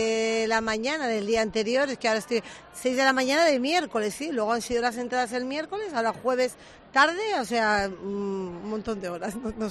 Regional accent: Bilbao, Basque Country, Spain; moved away; yo soy de Bilbao y llevo 30 años aquí

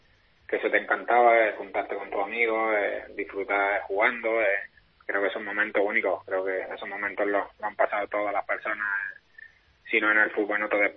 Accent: Berja, Andalusia, Spain; Estamos hablando de Berja. Estuve en categoría infantil y en cadete me fui a un pueblo que hay cerca también, que es Ejido

